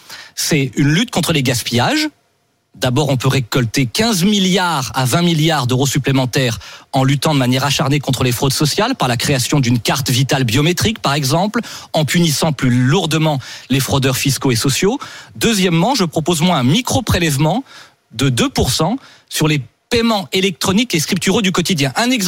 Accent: Centre-Val de Loire, France; Entre quelqu'un chez moi en Sologne qui se lève le matin pour aller bosser

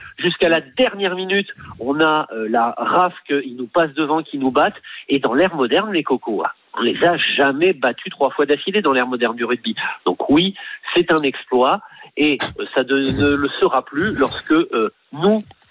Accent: Toulouse, Occitanie, France; c'est pas parce que je suis toulousain

